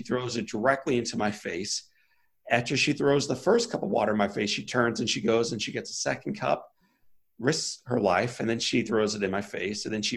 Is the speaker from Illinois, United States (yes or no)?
no; Town and Country, Missouri, United States; We grew up in Town and Country. Right at 270 in Clayton Road, had a golden retriever, had a wonderful upbringing.